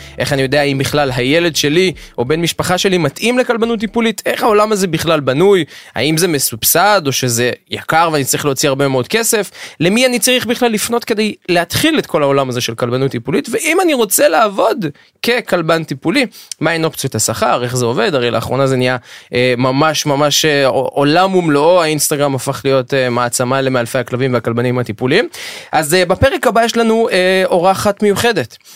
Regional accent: Jerusalem District, Israel; אני בגלל שגדלתי קרוב לירושלים, כל הזמן ראיתי את השלג בירושלים

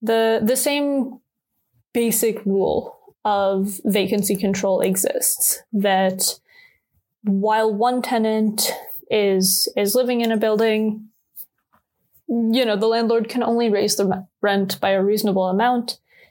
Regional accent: Toronto, Ontario, Canada; where I grew up in Toronto, which, you know, has individual lots that are maybe close to the size of like my building's footprint.

